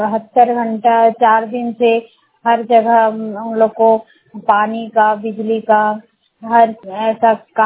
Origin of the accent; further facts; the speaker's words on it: Barkagaon, Jharkhand, India; बड़कागांव प्रखंड की रहने वाली हूँ।